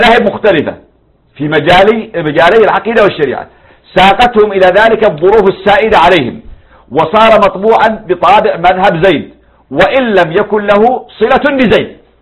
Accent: Yemen; وهذا الكتاب للأسف يوزع حتى عندنا في اليمن

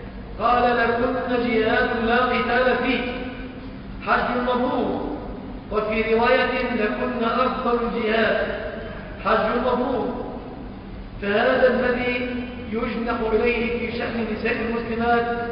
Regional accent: Egypt; بلادنا مصر في نواحينا، ما أدري في بورسعيد

